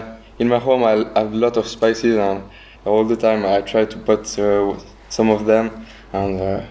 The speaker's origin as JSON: {"language": "English", "region": "Geneva", "country": "Switzerland", "said": "I come from Geneva and Switzerland."}